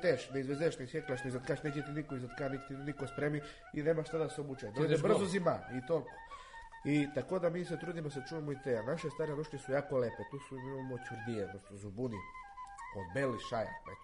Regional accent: Svrljig, Zaječar District, Serbia; iz Svrljig sam, rodom iz Svrljig, starinom po oce i Šljivovik, po majku iz Radmirovac. 2000. sam godište

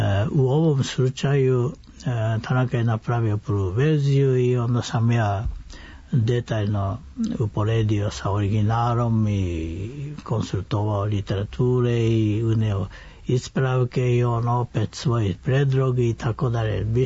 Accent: Japan; first language Japanese; Serbian is a second language; Pošto sam rođen i obrazovan u Japanu, japanski mi je maternji jezik

